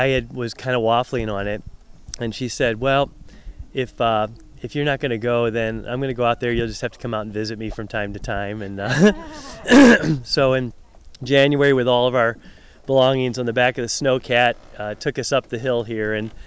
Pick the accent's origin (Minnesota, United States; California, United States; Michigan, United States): Michigan, United States; Traverse City; We're from Michigan, Traverse City, Michigan.